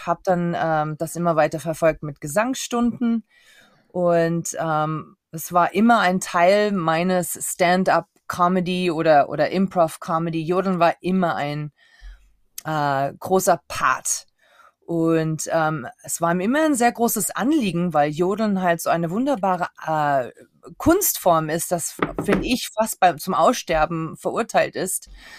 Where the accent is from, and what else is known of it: Styria, Austria